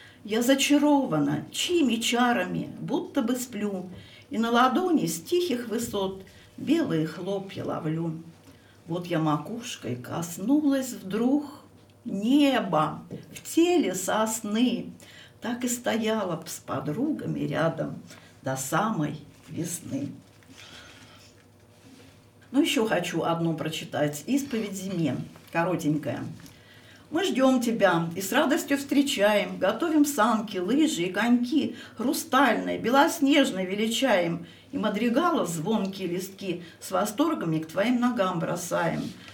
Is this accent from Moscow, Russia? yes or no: no; Oryol Oblast, Russia; Я очень люблю лес, а я сама из Болховского района.